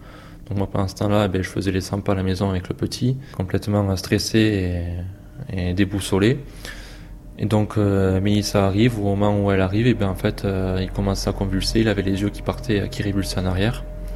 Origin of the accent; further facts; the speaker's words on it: Bordeaux, Nouvelle-Aquitaine, France; j'ai 31 ans et je suis charpentier. Donc je suis originaire de Bordeaux.